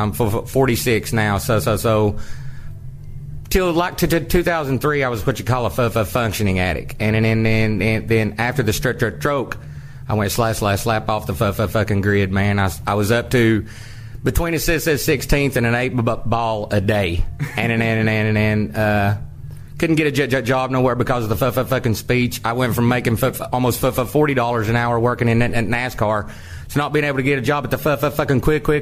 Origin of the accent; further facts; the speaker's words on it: Tennessee, United States; now in Atlanta, United States; I originally grew up in Tennessee, just above Knoxville, where the men are men and the fucking sheep are nervous. But now I call Atlanta home.